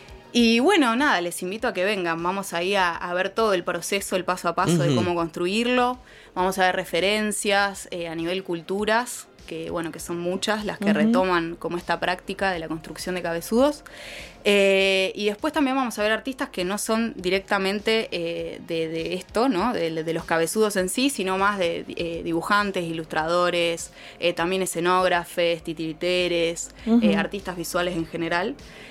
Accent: Temperley, Buenos Aires Province, Argentina; mi vieja tiene un espacio allá en Temperley, yo soy de Temperley también.

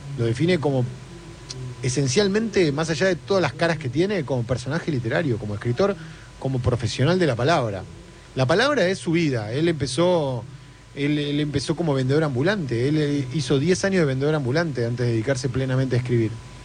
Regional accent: Sarandí, Buenos Aires Province, Argentina; soy de Sarandí, que es casi el mismo barrio, claro, que el de él, claro, que de Villa Domínico.

